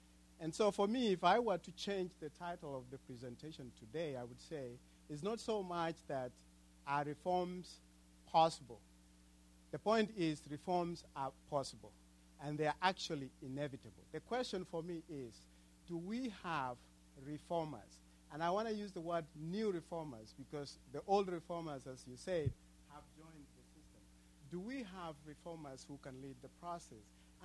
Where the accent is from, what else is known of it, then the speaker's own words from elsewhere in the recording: Kenya; I'm from Kenya.